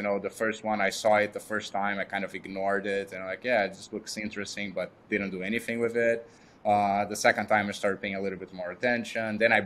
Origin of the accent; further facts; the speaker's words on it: Brazil; English is a second language; I was born and raised in Brazil. So unfortunately, I got to live a lot of hyperinflation and confiscation of assets.